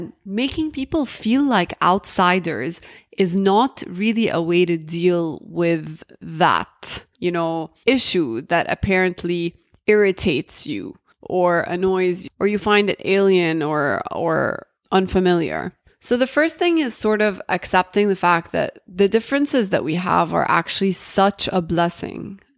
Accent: Jeddah, Makkah Province, Saudi Arabia; first language Arabic; English is a second language; I grew up speaking Arabic, and because I grew up in Jeddah in Saudi Arabia around so many different Arabic dialects, we ended up all speaking English. So we ended up acquiring a really strong English accent.

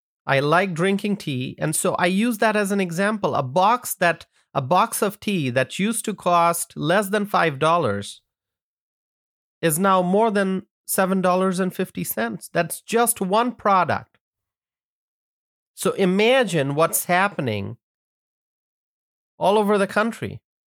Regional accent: United States; I, as an American consumer, I feel the pain of inflation.

